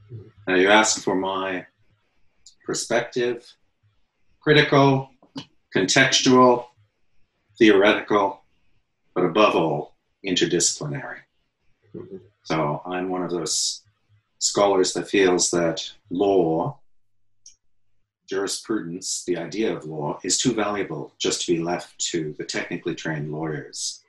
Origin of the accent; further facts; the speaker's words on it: Nova Scotia, Canada; now in London, United Kingdom; But originally, I am Canadian, Atlantic Canadian, a blue noser, son of Nova Scotia and Cape Breton.